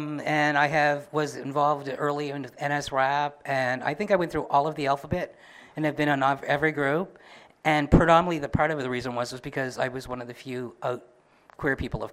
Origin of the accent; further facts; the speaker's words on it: Nova Scotia, Canada; also born or lived in Toronto; For me, I am originally from Nova Scotia. I have moved away for a long time, and when I came back, I was amazed that the queer community here wasn't what I left behind in Toronto.